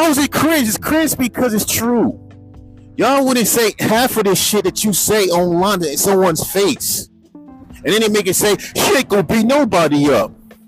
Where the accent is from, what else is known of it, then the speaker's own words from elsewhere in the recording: California, United States; I'm from California and this bitch is stupid.